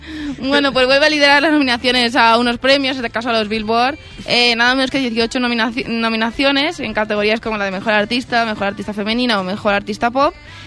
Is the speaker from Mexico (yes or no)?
no; Spain; Bueno, decir que como española